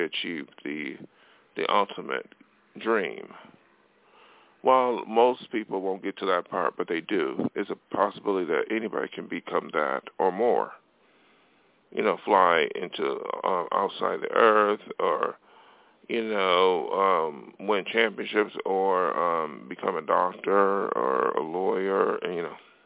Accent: Buffalo, New York, United States; now in Los Angeles, United States; I did not plan out to be an artist and come to L.A. from my hometown, upstate New York, Buffalo, because that was not in the cards, you know.

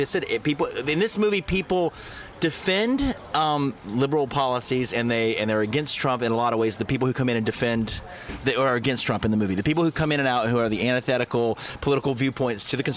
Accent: North Carolina, United States; now in New York, United States; I'm from North Carolina. I mean, I've been in New York for 7 years, but I come from a socially progressive but conservative, very conservative, fiscally conservative region, North Carolina

